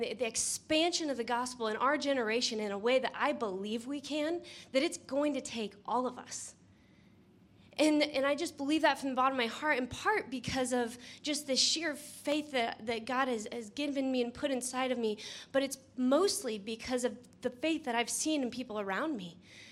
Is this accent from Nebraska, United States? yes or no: yes; Nebraska, United States; I am from the States, from a state called Nebraska. So we're right in the middle of the United States.